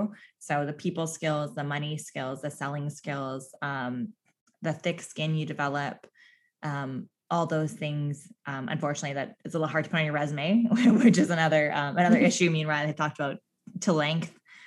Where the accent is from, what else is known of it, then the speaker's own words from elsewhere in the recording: Newfoundland and Labrador, Canada; accent: Newfoundland; There's my newfie accent really coming in.